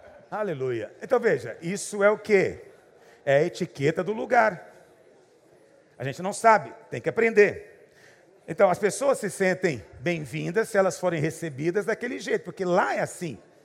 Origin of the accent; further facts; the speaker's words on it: Goiás, Brazil; Eu sou de Goiás, meu amigo.